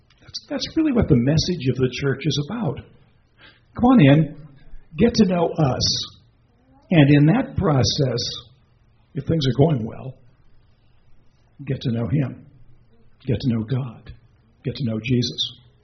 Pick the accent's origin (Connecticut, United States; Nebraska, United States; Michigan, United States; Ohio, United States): Ohio, United States; Akron; I grew up in Akron, Ohio, where there was the lovely aroma of rubber mills in the air every day.